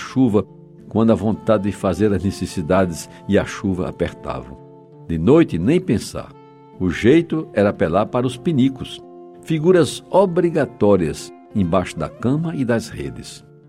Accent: Jaguaribe, Ceará, Brazil; a casa onde eu vivi parte da minha infância em Jaguaribe.

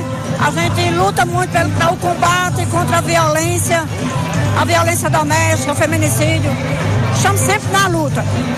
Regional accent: São Fernando, Rio Grande do Norte, Brazil; also born or lived in Caicó; Nasci em casa, não foi nem maternidade. Saí daqui com 5 anos e foi crescida em São Fernando, na zona rural, na fazenda Pitombeira.

